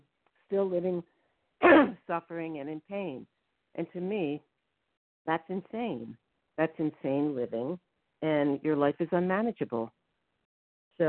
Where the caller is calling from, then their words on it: Maryland, United States; from Maryland